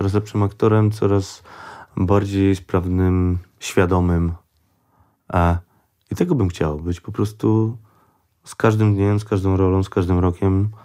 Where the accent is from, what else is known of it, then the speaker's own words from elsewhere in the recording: Kwidzyn, Pomeranian Voivodeship, Poland; moje serce w bardzo dużej części jest na Pomorzu, no ale to już po prostu moje rodzinne miasto Kwidzyn